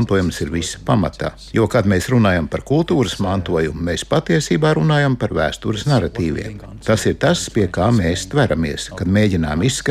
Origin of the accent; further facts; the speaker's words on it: Denmark; Latvian is a second language; Atšķirības starp Baltijas valstīm un manu dzimteni Dāniju ir tāda, ka mēs tiecamies visu pieņemt par pašsaprotamu, jo nekad neesam piedzīvojuši okupāciju